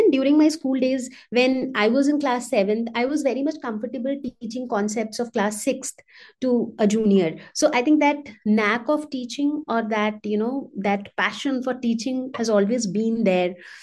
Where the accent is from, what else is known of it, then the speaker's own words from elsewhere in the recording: Dhanbad, Jharkhand, India; class family, Bengali family. So I was the second girl child to my parents. And I was brought up in Dhanbad, which is in Jharkhand. So since my dad was an engineer who worked with BCCL, so I kind of spent my entire school days in Dhanbad.